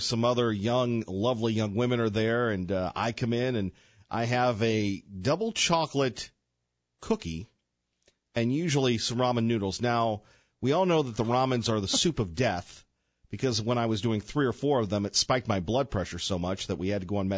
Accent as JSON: {"language": "English", "country": "United States", "said": "and, you know, I'm an American guy"}